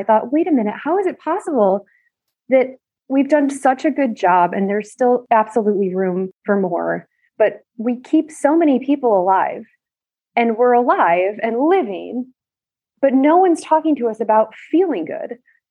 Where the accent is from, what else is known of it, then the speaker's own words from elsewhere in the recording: Buffalo, New York, United States; I grew up in Buffalo, New York. So it's like part of my person.